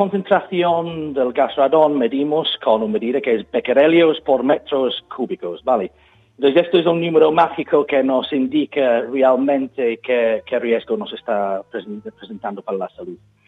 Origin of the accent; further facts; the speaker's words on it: United Kingdom; Spanish is a second language; En Reino Unido, como se nota por mi acento de donde vengo yo